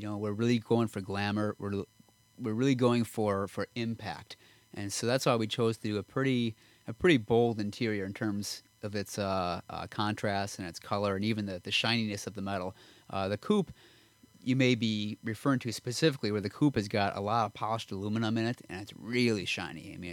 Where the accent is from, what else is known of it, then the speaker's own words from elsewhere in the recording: Milwaukee, Wisconsin, United States; Because I grew up in Milwaukee, which is a little ways away from Detroit, so it's away from the auto industry.